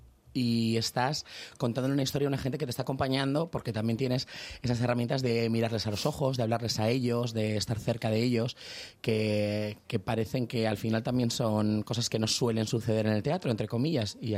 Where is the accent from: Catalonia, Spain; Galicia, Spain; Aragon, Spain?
Galicia, Spain; also born or lived in Las Palmas; viví los dos primeros años de mi vida allí por cuestiones de trabajo de mi familia, pero toda mi familia en realidad es de Galicia y luego me crié en Galicia.